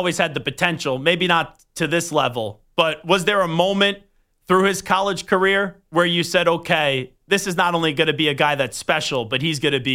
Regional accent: New York, United States; Now, I'm from Long Island.

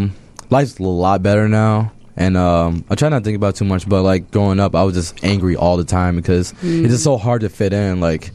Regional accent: Chicago, Illinois, United States; So, yeah, I grew up on the south side of Chicago. Back then it was called Washington Park. Now it's Woodlawn.

